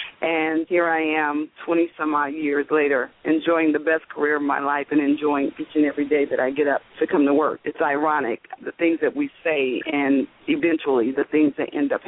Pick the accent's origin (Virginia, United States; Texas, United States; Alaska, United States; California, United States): California, United States; San Francisco; also born or lived in Kansas City, Missouri; Originally, I was born in Kansas City, Missouri. I'm a Midwest girl, show me state, but raised in San Francisco all my life.